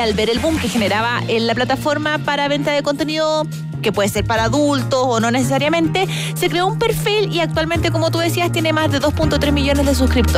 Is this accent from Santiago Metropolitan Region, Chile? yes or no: no; La Serena, Coquimbo, Chile; Soy de La Serena, mira, Copiapó, y nos escuchan aquí.